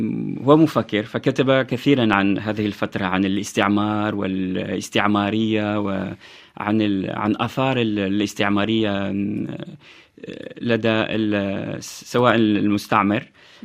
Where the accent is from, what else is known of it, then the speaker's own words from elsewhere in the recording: Algeria; شخصية مهمة جدا بالنسبة لي كجزائري، أنا مواليد الجزائر وترعرعت في الجزائر يعني منذ طفولتي،